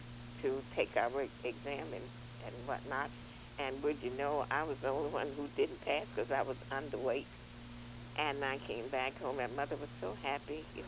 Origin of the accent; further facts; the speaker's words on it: Augusta, Georgia, United States; I'm originally from Augusta, Georgia.